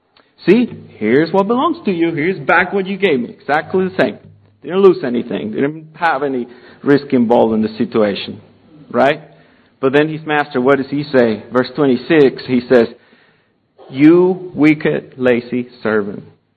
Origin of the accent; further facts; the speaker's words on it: Venezuela; So growing up in Venezuela, I was in the fifth grade.